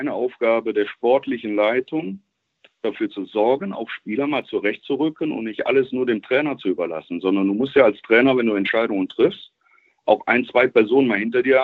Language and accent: German; Cologne, North Rhine-Westphalia, Germany; ich als gebürtiger Kölner